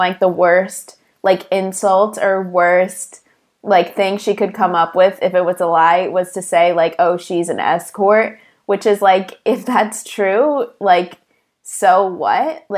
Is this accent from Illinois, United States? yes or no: yes; Chicago, Illinois, United States; I have heard of Brittany because we're both from Chicago, but I don't know anything about her.